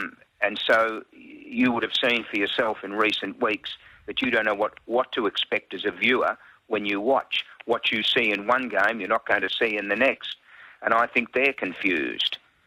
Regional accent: Geelong, Victoria, Australia; I grew up in Geelong

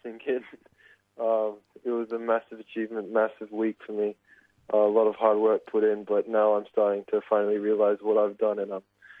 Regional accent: Alicante, Valencian Community, Spain; also born or lived in Sydney / Dubai; now in Marbella, Spain; And then we moved to Spain, and I've been living in Spain ever since. I lived in Alicante for 5 years, and then 2 years ago I moved down south to Marbella.

